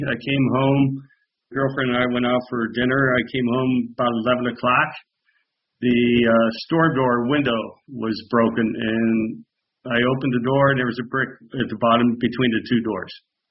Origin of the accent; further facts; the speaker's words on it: Pennsylvania, United States; I grew up here in Fayette County, and this is my childhood, where I grew up, the house I'm living in.